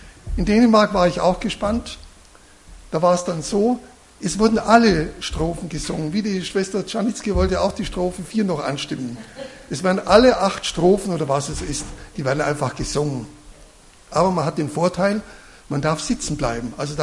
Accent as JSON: {"language": "German", "town": "Peiting", "region": "Bavaria", "country": "Germany", "said": "Meine Frau Regina und ich, wir kommen aus Peiting, das ist im westlichen Teil des Landkreises. Man spricht da nicht mehr oberbayerisch, sondern schon etwas schwäbisch, ein bisschen anders."}